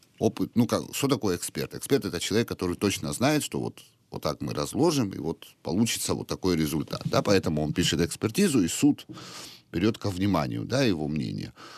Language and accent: Russian; Sukhumi, Abkhazia, Georgia; moved away; я сам уроженец города Сухуми, да, так как я стал беженцем в 93-м году, вынужденным переселенцем.